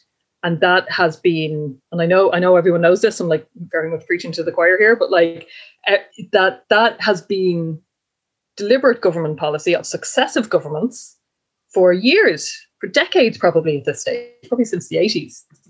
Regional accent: Leinster, Ireland; but also like it happened out here in my hometown. Google have bought a whole rake of apartments and houses out here in Wicklow.

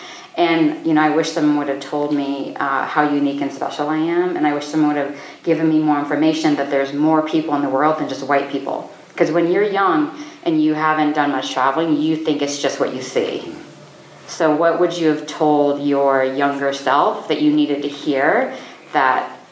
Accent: South Dakota, United States; also born or lived in Wyoming; I was literally like the only Asian person in the white world because I grew up in South Dakota and Wyoming.

